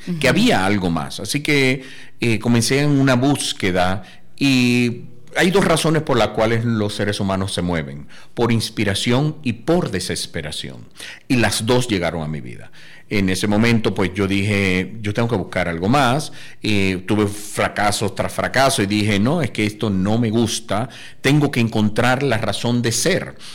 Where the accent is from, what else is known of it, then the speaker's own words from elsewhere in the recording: Dominican Republic; moved away; la verdad es que yo me salí de República Dominicana hace 15 años